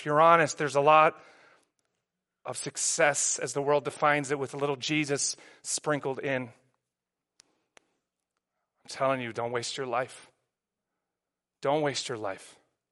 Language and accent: English; New Zealand; now in United States; There was a time when I came from New Zealand to the U.S., and I went from this really established identity and thriving social life to here in the U.S., and I had to start all over again.